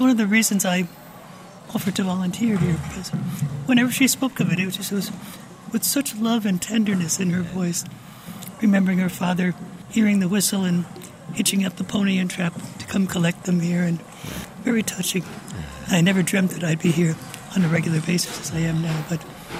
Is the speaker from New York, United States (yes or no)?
yes; New York City, New York, United States; also born or lived in Boston; now in Belturbet, Ireland; I was raised in New York.